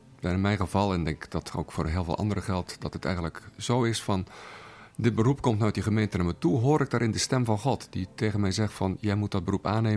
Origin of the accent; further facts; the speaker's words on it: Katwijk, South Holland, Netherlands; Katwijk is inmiddels denk ik ook wel wat veranderd. Maar ik weet nog goed als ik als kind in Katwijk